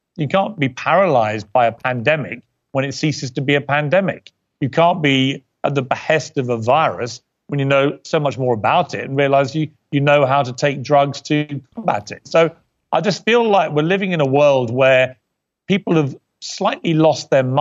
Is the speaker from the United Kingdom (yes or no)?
yes; England, United Kingdom; That was always my way when I grew up in England.